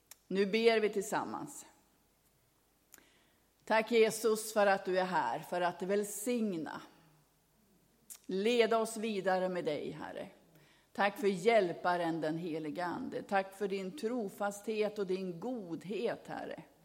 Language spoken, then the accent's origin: Swedish; Robertsfors, Västerbotten County, Sweden; han bor ju vid kusten där jag kommer ifrån i Robertsfors.